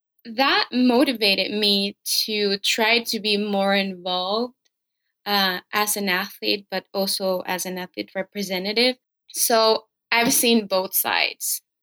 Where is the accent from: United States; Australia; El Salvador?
El Salvador; I'm from El Salvador